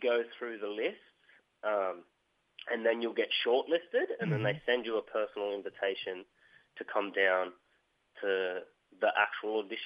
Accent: New South Wales, Australia; So I grew up in the Blue Mountains, which is Darug and Gunungurra country, but my grandmother's country is Dungari, and she's from Kempsey.

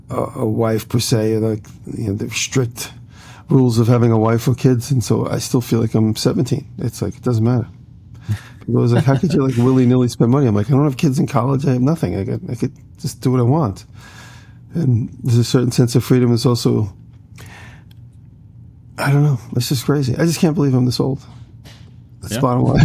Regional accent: New York, United States; Growing up in New York, Carvel is a New York institution, Carvel ice cream.

